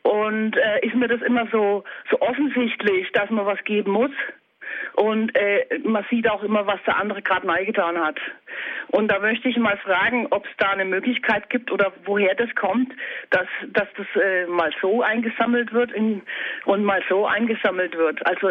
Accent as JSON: {"language": "German", "region": "Bavaria", "country": "Germany", "said": "Also bei uns in Franken ist es so üblich"}